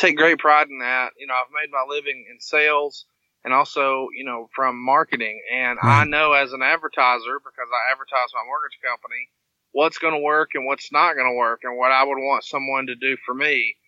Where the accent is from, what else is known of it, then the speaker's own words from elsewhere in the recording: the South, United States; Just because I'm from the South, and I'm sure that if you live in another part of the country, then I talk funny.